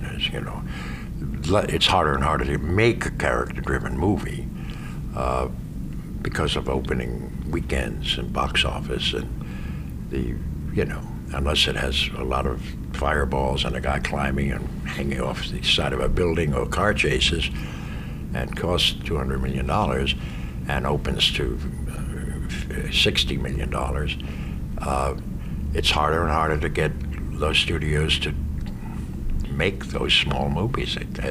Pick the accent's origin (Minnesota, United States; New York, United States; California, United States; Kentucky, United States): New York, United States; I mean, all the, you know, I come from New York, and all the Irish guys that go up would talk like this.